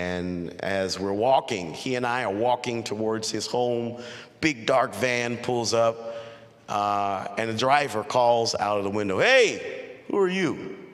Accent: Richmond, California, United States; I'm from Richmond, California. And it is every bit of hood and ghetto that you could think.

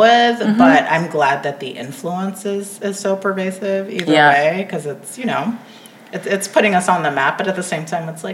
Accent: United States; I mean, I grew up mostly in the States, but as I've been getting older, I've been getting more connected to sort of my African roots

